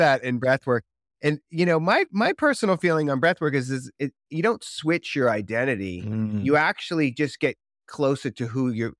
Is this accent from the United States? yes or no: yes; Boston, Massachusetts, United States; growing up in Boston, it didn't allow for that sensitivity.